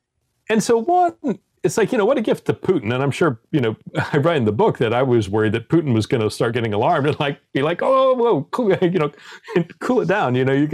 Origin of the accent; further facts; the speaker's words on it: United States; So as an American, as a national security professional, I was listening to this whole speech in disbelief and horror